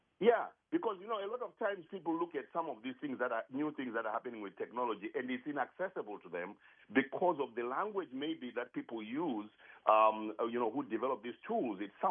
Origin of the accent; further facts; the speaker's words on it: Zimbabwe; now in Charlotte, United States; Yeah, I'm originally from Zimbabwe.